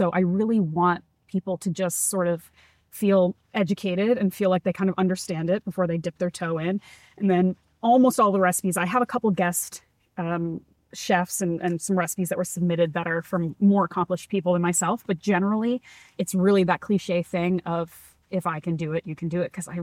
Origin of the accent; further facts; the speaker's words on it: East Coast, United States; and I grew up on the East Coast, so I was eating seafood.